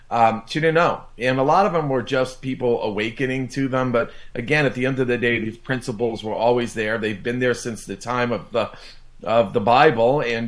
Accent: New York, United States; You know, I grew up in New York.

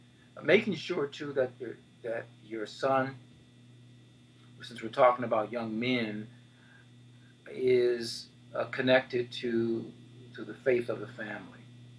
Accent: Los Angeles, California, United States; Organizations, I was involved, even in, growing up in the Crenshaw District, I was involved in the Boy Scouts, the Cub Scouts, Boy Scouts.

